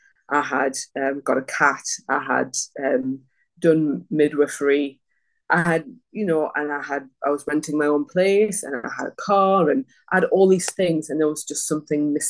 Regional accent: England, United Kingdom; moved away as an adult; now in Adelaide, Australia; So I was born in England, mm-hmm. and I lived in England for 27 years of my life.

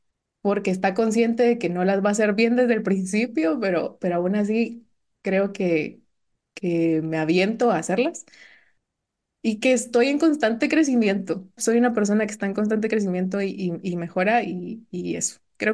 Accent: Guatemala; vengo de Guatemala

